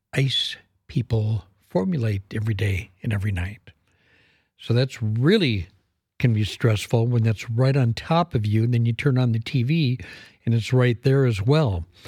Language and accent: English; Minneapolis, Minnesota, United States; Hey, you know, my hometown is Minneapolis, Minnesota.